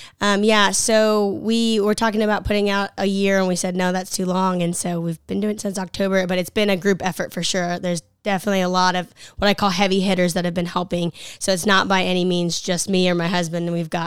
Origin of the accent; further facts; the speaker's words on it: Texas, United States; when we moved up here, I didn't know very many people because I'm from Texas